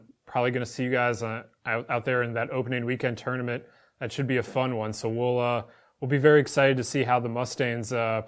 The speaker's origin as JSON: {"language": "English", "region": "Midwest", "country": "United States", "said": "Like I look on a map as a Midwesterner and I say that's in the southern part of the state."}